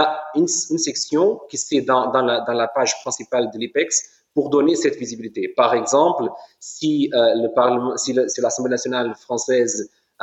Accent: Portugal; Par exemple, chez nous au Portugal, on fait maintenant un ensemble d'événements nationaux

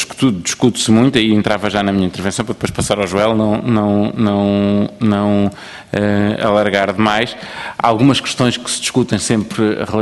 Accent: São João da Madeira, Aveiro, Portugal; eu sou de São João da Madeira

